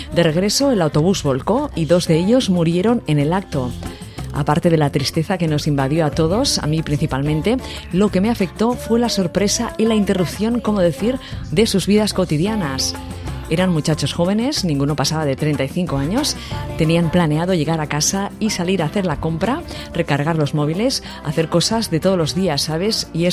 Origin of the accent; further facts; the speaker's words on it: Mexico; soy de México y la verdad, me gusta mucho tu programa